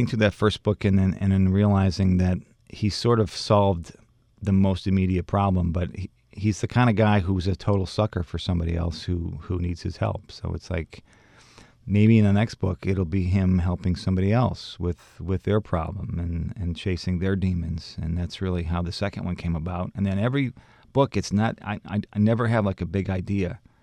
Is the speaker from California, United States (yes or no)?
no; Michigan, United States; I grew up in Michigan, and I actually never lived all the way up there, but we'd go up there every summer.